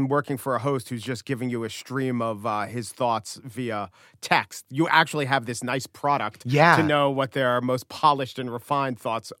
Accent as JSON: {"language": "English", "region": "New York", "country": "United States", "said": "As a New Yorker, I thought the word drawer was draw."}